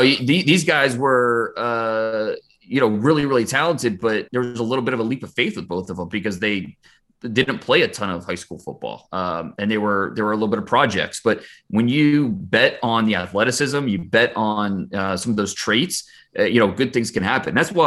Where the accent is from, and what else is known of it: Ohio, United States; born or raised there